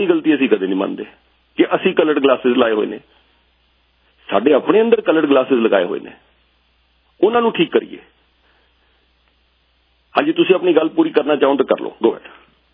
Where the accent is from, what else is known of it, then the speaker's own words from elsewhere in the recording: Punjab, India; ਮੈਂ ਪੰਜਾਬ ਤੋਂ ਹਾਂ, ਮੈਂ ਇੰਡੀਆ ਤੋਂ ਹਾਂ, ਮੈਂ ਰਾਜਪੂਤ ਹਾਂ।